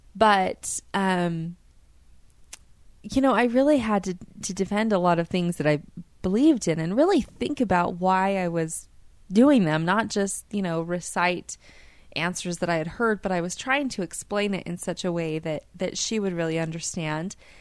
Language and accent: English; Utah, United States; my next station, also not in my home state of Utah